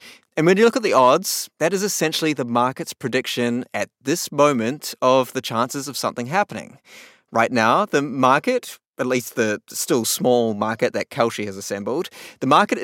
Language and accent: English; New Zealand; actually in my home country, in New Zealand.